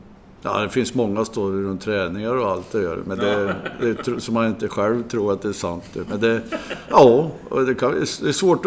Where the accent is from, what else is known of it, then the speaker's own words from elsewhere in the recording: Norrköping, Östergötland, Sweden; Vi var ju många från Norrköping, runt Norrköping.